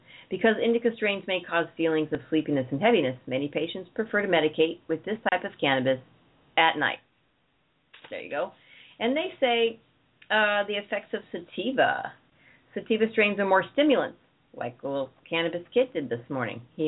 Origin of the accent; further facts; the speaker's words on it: Oakland, California, United States; born there; I grew up in that, or I was born in Oakland, but Oakland, I'm sure, has a hundred of these.